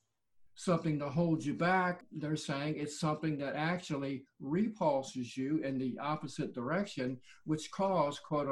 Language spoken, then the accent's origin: English; the South, United States; And of course, we're from the South, so we speak Southern. That's an entirely different language.